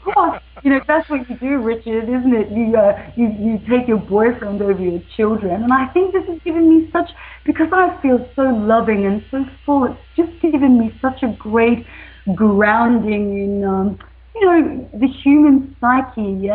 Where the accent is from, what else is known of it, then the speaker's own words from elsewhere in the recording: Australia; born there; also born or lived in Papua New Guinea; I was born in Australia. I lived the first year of my life in Papua New Guinea.